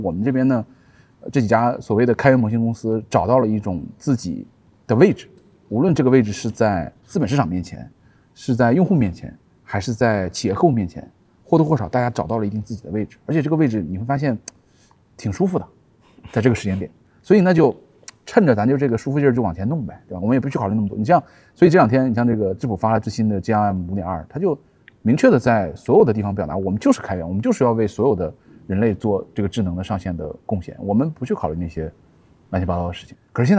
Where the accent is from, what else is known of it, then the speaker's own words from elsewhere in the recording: Northeast China, China; 我是东北的这个小孩，我们小时候有一种这个零食是爆米花